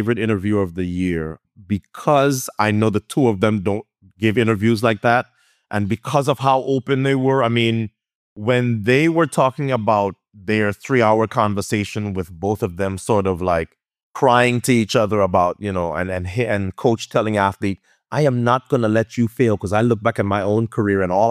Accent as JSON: {"language": "English", "country": "Trinidad & Tobago", "moved": "yes", "lives_now": "Queens, United States", "said": "I was born the same year as hip hop, 73. I moved from Trinidad to Queens, New York."}